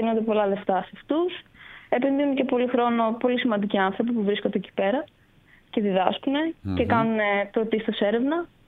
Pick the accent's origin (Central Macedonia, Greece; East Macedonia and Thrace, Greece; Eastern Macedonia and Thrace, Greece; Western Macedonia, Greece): East Macedonia and Thrace, Greece; Komotini; Ναι, στην Κομωτινή μεγάλωσα, γεννήθηκα, έζησα τα πάντα εκεί.